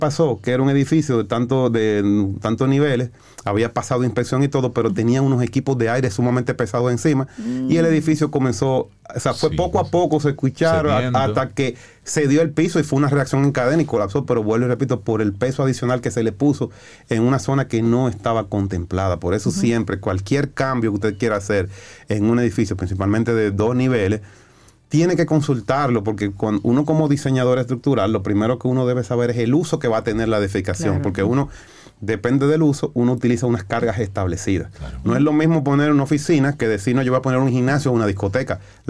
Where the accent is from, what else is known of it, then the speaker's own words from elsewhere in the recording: Dominican Republic; como dominicanos nosotros tenemos una característica que somos muy solidarios.